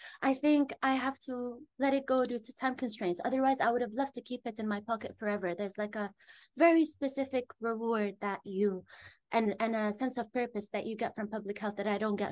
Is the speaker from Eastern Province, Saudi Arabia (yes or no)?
yes; Eastern Province, Saudi Arabia; now in London, United Kingdom; So apparently I'm originally from Bahrain, and it makes kind of sense because I was born and raised in Saudi in the eastern coast, so it's like a 30-minute ride to Bahrain.